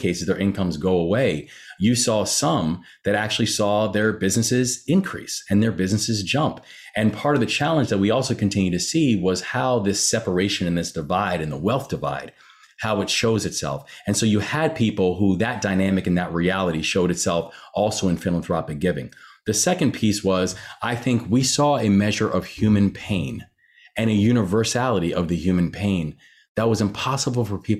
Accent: Baltimore, Maryland, United States; And areas that include, my hometown of Baltimore, Maryland

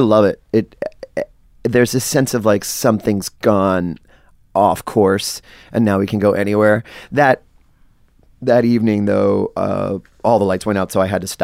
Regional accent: Miami, Florida, United States; I grew up in Miami, came to school in New York, but Chicago was the place that I fell in love with.

